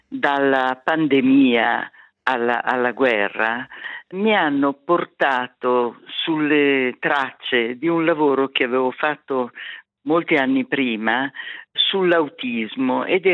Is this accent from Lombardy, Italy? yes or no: yes; Milan, Lombardy, Italy; also born or lived in Ticino, Switzerland; io sono milanese, vissuta anche per molto tempo in Canton Ticino, insomma il dialetto non è estraneo, fa parte del nostro, delle radici